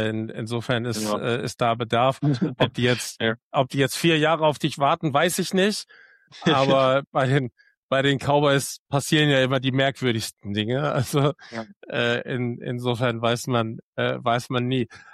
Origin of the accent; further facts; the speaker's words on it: Oberhausen, North Rhine-Westphalia, Germany; born there; Ich bin ja gebürtiger Oberhausener